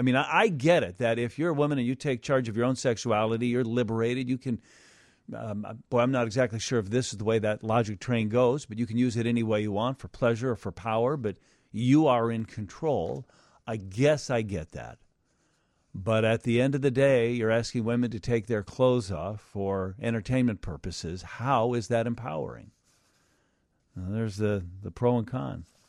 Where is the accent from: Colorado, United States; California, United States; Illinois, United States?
Illinois, United States; Hinsdale; I grew up in Hinsdale. I'm now 66.